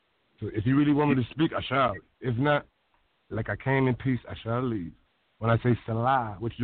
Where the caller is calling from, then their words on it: North Carolina, United States; I'm calling from North Carolina.